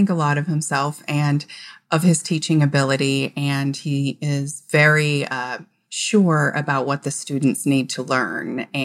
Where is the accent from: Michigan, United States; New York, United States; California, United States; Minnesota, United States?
California, United States; I'm from California, so I have never gone to a school in the Northeast like this